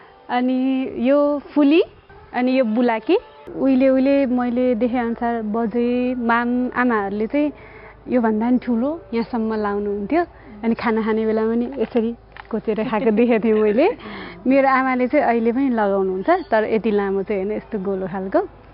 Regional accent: Kavre, Bagmati, Nepal; हाम्रो मेरो घर चाहिँ काभ्रे हो

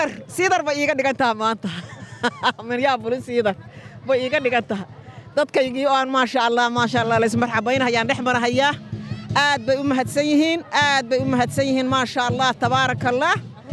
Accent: United States; anigoo safar baan anigu ahay, reer Maraykan baan ahay.

